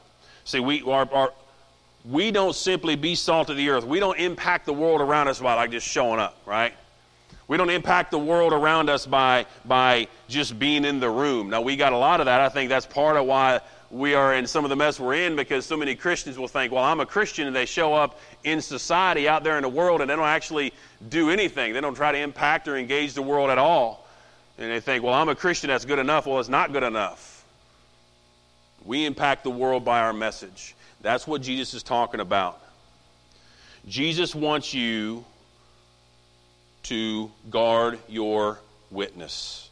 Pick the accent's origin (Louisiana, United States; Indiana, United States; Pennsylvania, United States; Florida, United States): Indiana, United States; now in Virginia, United States; the first time I came to Virginia, I come from Indiana. Now, we used to have hogs everywhere